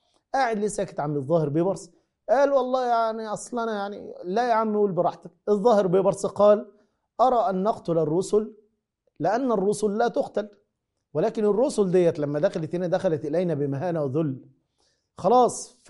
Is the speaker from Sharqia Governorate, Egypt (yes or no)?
yes; Sharqia Governorate, Egypt; يدخل هنا عندنا في الشرقية ويقاتلهم في الشرقية